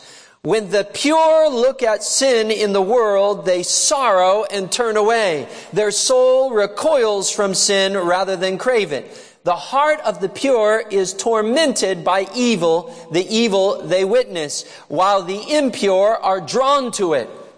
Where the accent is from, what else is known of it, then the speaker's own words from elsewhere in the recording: Oregon, United States; I remember, because I grew up in Southern Oregon